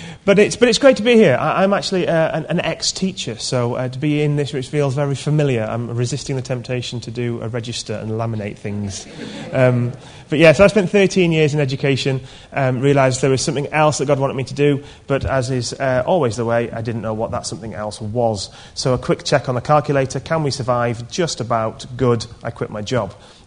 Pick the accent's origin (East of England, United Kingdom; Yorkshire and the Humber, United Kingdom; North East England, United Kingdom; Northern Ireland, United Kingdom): Yorkshire and the Humber, United Kingdom; I'm from Yorkshire.